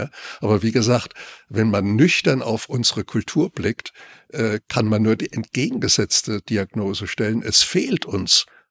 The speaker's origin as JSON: {"language": "German", "region": "Rhineland-Palatinate", "country": "Germany", "said": "bei uns in der Pfalz hat man diese Männer Dünnmänner genannt"}